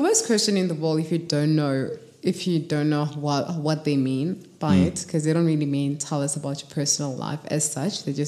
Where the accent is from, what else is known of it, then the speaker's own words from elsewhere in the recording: Kimberley, Northern Cape, South Africa; I come from Khayelitsha.